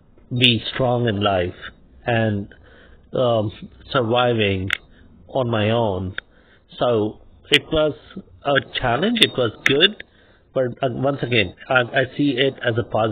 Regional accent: India; English is a second language; We are from Indian culture where we have number of festivals every few months, weeks, celebrating family.

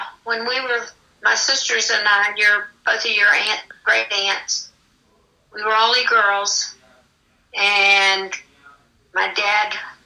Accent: Ohio, United States; I spent many, many summers with her when I was little and growing up in Ohio.

